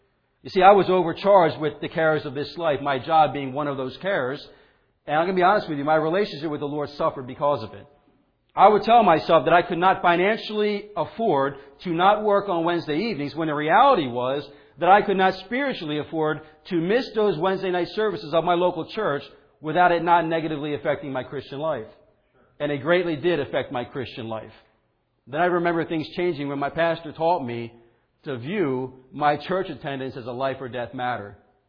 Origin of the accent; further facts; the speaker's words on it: United States; being American, not used to that, I'd be like, good night, what is going on here, amen?